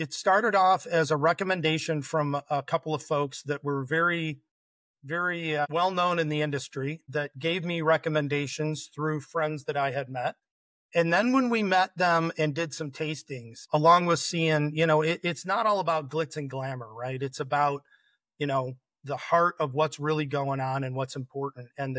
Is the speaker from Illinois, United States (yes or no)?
no; Michigan, United States; so we're from Michigan. We've still got a place in Michigan. We're also in Florida.